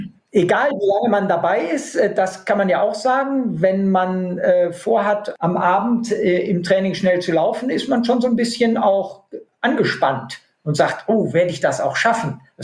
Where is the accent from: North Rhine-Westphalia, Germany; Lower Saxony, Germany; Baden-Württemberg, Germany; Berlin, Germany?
North Rhine-Westphalia, Germany; in meiner Heimat am Niederrhein